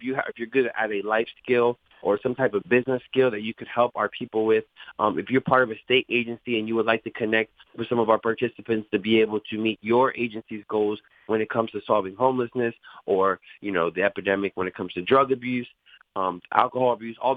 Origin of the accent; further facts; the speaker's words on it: Delaware, United States; I think a lot of people in our community here in Delaware, I grew up in Delaware since I was a kid, and I'm a Latino